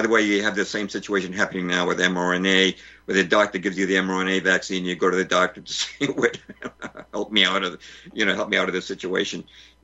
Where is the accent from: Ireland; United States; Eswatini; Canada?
United States; California; also born or lived in Massachusetts; I think I was one of maybe the best four square player in my first grade class in California. We moved from Massachusetts to California in 57.